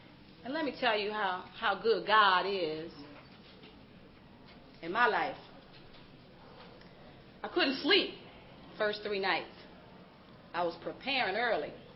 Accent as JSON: {"language": "English", "town": "Newark", "region": "New Jersey", "country": "United States", "said": "I'm from Newark, New Jersey."}